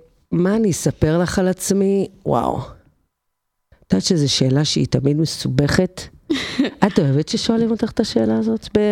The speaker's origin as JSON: {"language": "Hebrew", "town": "Kfar Vitkin", "region": "Central District", "country": "Israel", "tie": "born or raised there", "said": "אני דור שלישי בכפר ויטקין. כן, זה מאוד משמעותי. הילדים שלי כבר דור רביעי."}